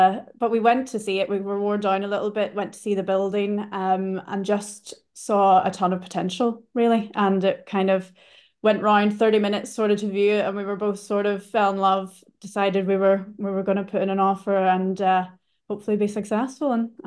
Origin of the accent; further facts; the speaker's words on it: Portstewart, Northern Ireland, United Kingdom; I'm from Port Stewart, so just the town next to where the hotel's located, and got a new appreciation for the area after being away for, you know, 10, 12 years.